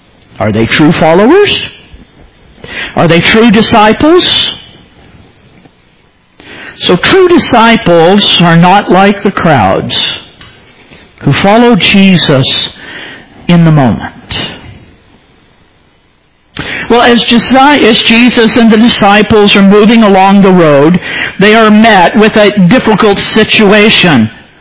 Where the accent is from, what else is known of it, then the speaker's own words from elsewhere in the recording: DR Congo; On the mission station that I grew up in the Congo, we had a leper colony.